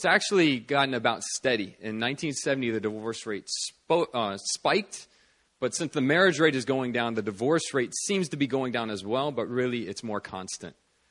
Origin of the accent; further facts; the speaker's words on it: United States; It's very different, I guess, culture that I grew up in the States.